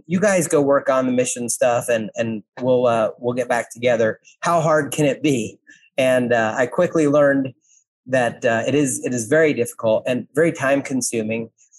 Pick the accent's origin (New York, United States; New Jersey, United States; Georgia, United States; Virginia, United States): New Jersey, United States; I grew up in North Jersey